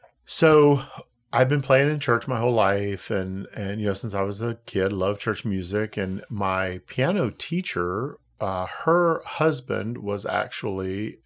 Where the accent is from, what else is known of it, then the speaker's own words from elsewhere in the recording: Maryland, United States; Oh, I grew up in the Washington, D.C. area.